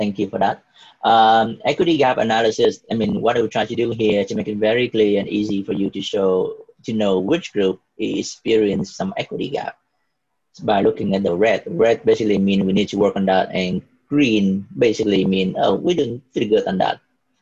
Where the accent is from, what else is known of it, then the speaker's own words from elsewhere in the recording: Vietnam; moved away as an adult; I am 5'7", and I'm from Vietnam. I came here when I was like 19 years old. So like 12 years ago, something like that.